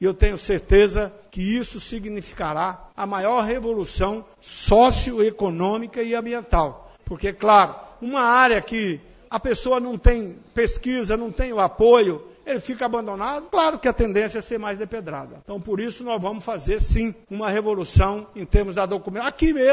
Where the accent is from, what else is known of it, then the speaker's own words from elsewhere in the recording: Rondonópolis, Mato Grosso, Brazil; lá na minha cidade natal, Rondonópolis